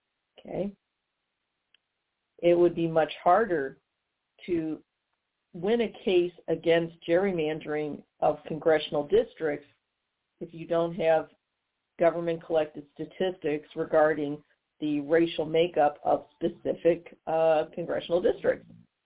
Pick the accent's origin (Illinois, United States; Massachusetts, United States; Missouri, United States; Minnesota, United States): Missouri, United States; St. Louis; Here in my hometown of St. Louis, I got upset with a friend